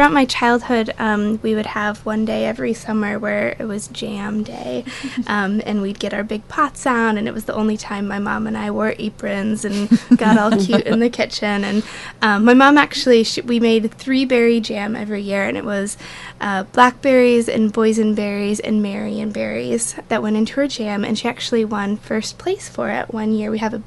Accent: Portland, Oregon, United States; now in Astoria, United States; I grew up in Portland and moved to Astoria about 3.5 years ago and found my way into the gardening scene here

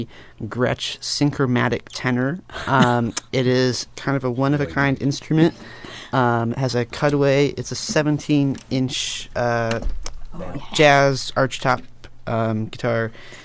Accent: Bowling Green, Ohio, United States; I'm from Bowling Green, Ohio.

